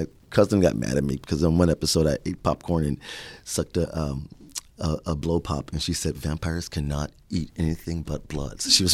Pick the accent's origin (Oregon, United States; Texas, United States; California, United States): Texas, United States; Houston; I am from Houston